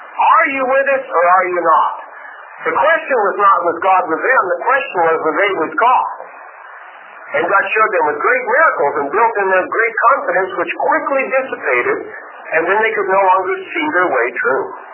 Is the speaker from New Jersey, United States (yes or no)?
no; Oregon, United States; now in Kennewick, United States; And I grew up in Oregon, there was fog all over the place.